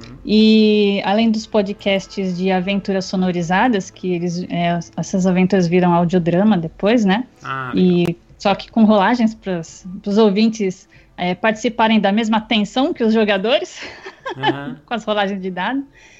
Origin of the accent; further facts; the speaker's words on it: São Paulo, Brazil; mas a gente tem gente de São Paulo, eu sou de São Paulo